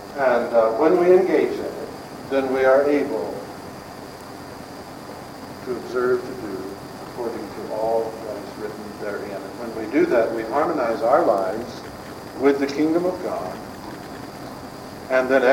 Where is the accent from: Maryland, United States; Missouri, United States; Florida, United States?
Missouri, United States; And down where I was raised in South Missouri, we just say innards and get it over.